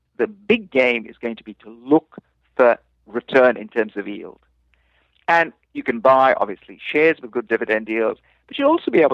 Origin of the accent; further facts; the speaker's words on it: India; from India, and I'm not from Sri Lanka